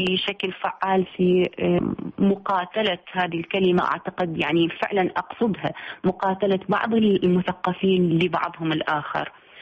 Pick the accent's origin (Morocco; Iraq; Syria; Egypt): Iraq; فإذا أنا حاسة فعلا إنه أنا عراقية. لكن السؤال اللي دائما ينغص علي وجودي، هل ممكن أن أكون في يوم آخر في بغداد بدون ما أشعر إنه أنا غريبة فيها؟